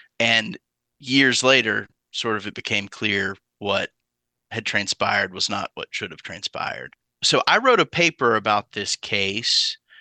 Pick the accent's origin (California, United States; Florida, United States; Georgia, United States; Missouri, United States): Florida, United States; now in Alabama, United States; I'm originally from Florida, but I live in Alabama